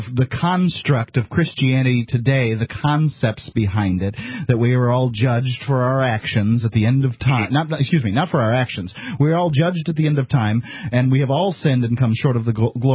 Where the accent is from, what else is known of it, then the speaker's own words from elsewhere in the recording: Sarasota, Florida, United States; I mean, I grew up in Sarasota, Florida. I lived there, you know, all of my life that I, you know, wasn't forced to live elsewhere.